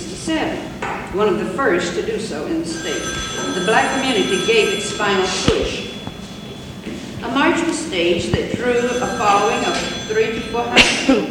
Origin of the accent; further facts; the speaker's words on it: Mississippi, United States; But I grew up in Mississippi where things were not supposed to be as good as they were supposed to be in Champaign, Urbana at the time the ladies have spoken of.